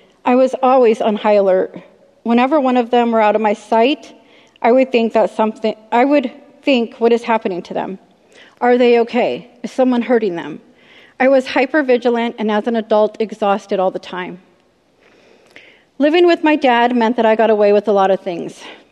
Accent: Long Beach, California, United States; born there; All right, I was born in Long Beach, California in 1976.

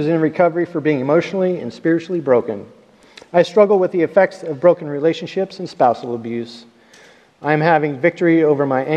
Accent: Grants Pass, Oregon, United States; I was born and raised in Grants Pass, Oregon.

